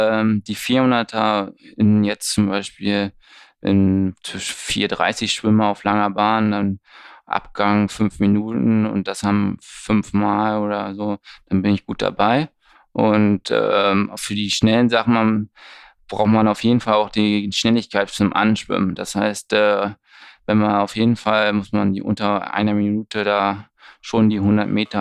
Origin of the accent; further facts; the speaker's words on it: Hanover, Lower Saxony, Germany; Erstmal moin, wie man bei uns in Hannover auch sagt.